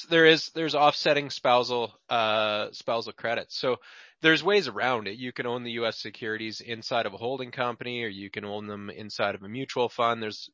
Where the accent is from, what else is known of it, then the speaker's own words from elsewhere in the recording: Canada; We are a highly taxed populace though in Canada relative to the U.S.